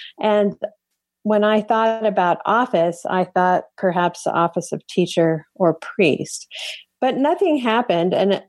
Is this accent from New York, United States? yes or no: no; Longmont, Colorado, United States; I know when I served as pastor in Longmont, Colorado, my hometown, for 7 years